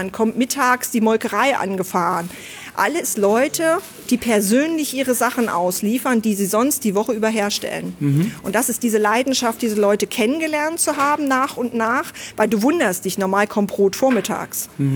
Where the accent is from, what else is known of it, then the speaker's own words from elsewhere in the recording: Harz, Germany; Ein richtiges Harzer Kind, im Schnee groß geworden, regelmäßig, was aber irgendwann die Großstadt wollte, wie, glaube ich, viele Jugendliche. Und ich bin mit 19 nach Stuttgart gegangen, ins Schwäbische, weil ich in Pforzheim studieren wollte.